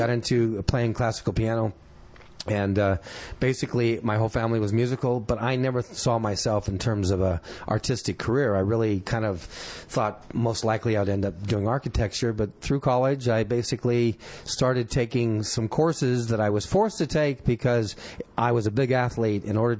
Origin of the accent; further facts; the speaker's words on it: Los Angeles, California, United States; And basically, I grew up in Los Angeles, went to Washington High School